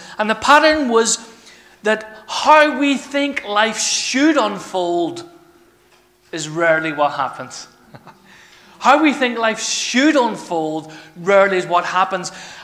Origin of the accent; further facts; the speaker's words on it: Ireland; simply because I'm Irish